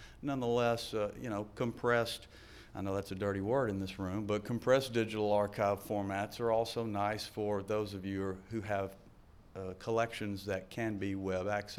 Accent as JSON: {"language": "English", "region": "Southern United States", "country": "United States", "said": "I am from the South. And so for those of you who have a problem with the accent, I believe the hotel does provide an interpreter"}